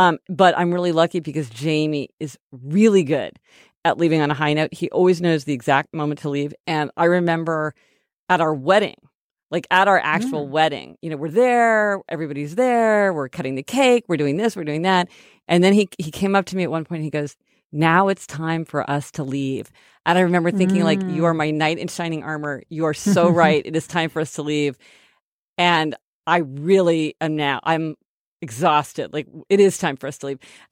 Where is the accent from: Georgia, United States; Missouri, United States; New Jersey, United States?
Missouri, United States; Kansas City; Oh, our hometown neighbor. We're from Kansas City, Missouri, but, you know, love a fellow Kansas Cityan.